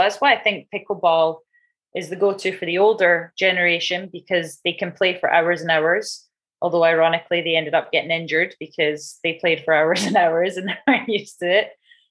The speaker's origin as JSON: {"language": "English", "region": "Scotland", "country": "United Kingdom", "said": "I mean, being Scottish, okay, obviously has to be someone Scottish."}